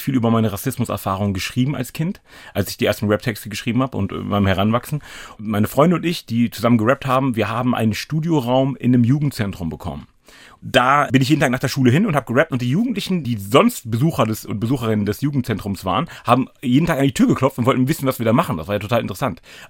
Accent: Hanover, Lower Saxony, Germany; Ich sage immer traurigerweise mein ganzes Leben schon im gleichen Stadtteil. Also ich komme aus Hannover-Linden. Ich habe es nur geschafft, von Linden-Nord nach Linden-Süd zu ziehen.

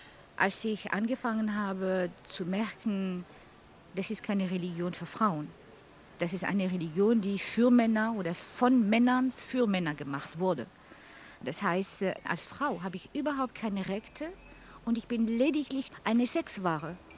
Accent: Algeria; now in Hamburg, Germany; Ich komme aus Algerien.

